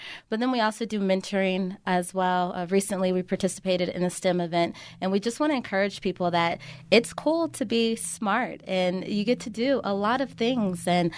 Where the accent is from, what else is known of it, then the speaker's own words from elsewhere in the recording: East Coast, United States; now in New Mexico, United States; I grew up on the East Coast, and I thought that was where I was going to stay my entire life. Obviously, I didn't, because I'm here in New Mexico.